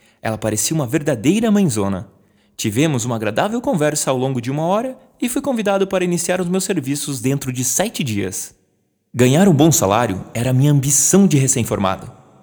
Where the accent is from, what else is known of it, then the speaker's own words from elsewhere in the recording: Missal, Paraná, Brazil; born there; Me dirigi até Missal, cidade colonizada por alemães. Foi lá onde eu nasci, em 1987, pois era a cidade mais próxima a ter um hospital.